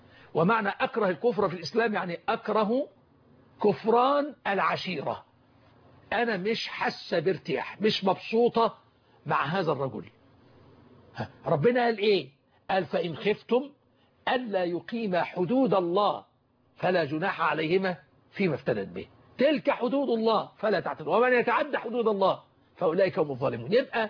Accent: Egypt

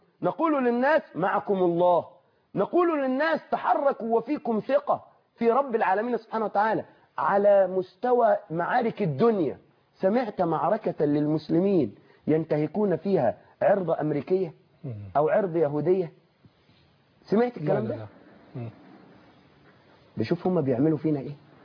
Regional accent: Egypt; في فترة من الفترات عندنا في مصر كانت قريبة

